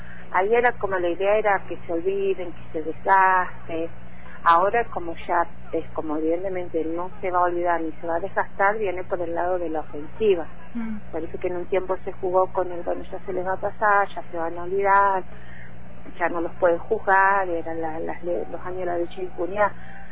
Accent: Cutral Có, Neuquén, Argentina; me emocionó mucho lo que se hizo en Cutralcó, pueblo. En mi pueblo tuve que atravesar la memoria de una forma que fue un... era totalmente silenciado

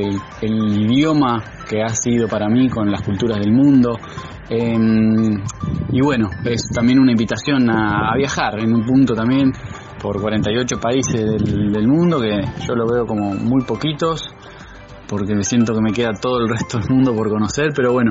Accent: Fisque Menuco, Río Negro, Argentina; Y sí, soy de acá de Fisque, estudié psicología en Rosario.

